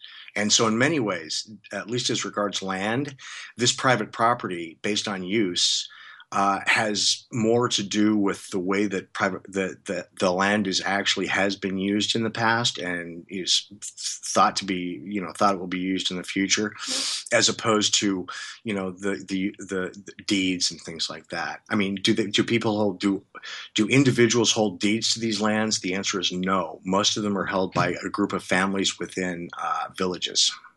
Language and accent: English; Colorado, United States; and I'm from Northern Colorado. My dad was a civil engineer at Colorado State University.